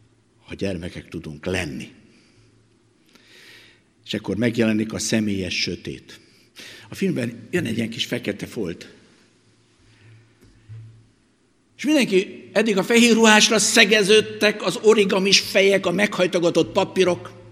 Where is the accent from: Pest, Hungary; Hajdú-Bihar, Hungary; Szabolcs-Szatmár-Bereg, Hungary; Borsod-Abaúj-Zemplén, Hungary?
Pest, Hungary; Nagytarcsa; falun nőttem föl, Nagytarcsán, ahol még háztól volt a temetés.